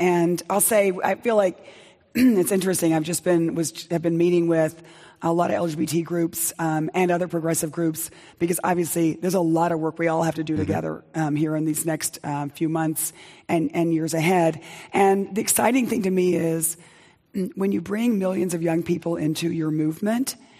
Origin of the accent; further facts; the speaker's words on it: Texas, United States; you know, I come from Texas, and a big part of my passion is making sure we get health care in the South.